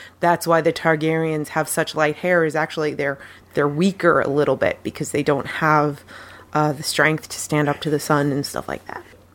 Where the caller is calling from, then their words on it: Canada; Because I'm viewing from Canada